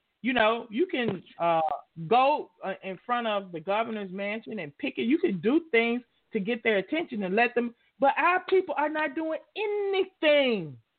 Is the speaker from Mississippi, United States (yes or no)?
yes; Clarksdale, Mississippi, United States; I was born in Clarksdale, Mississippi, just down the road a b